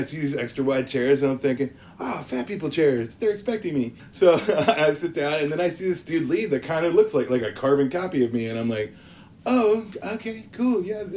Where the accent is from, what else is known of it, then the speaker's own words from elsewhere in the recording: Kenosha, Wisconsin, United States; So I was really into cycling when I was growing up, and we were I'm originally from Kenosha, Wisconsin, but just south of there is a place called Northbrook, Illinois